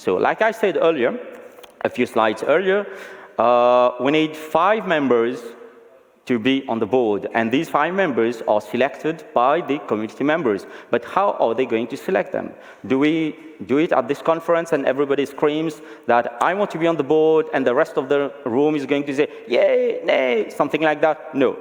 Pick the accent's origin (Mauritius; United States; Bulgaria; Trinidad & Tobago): Mauritius; I'm from Mauritius. It's very far from here.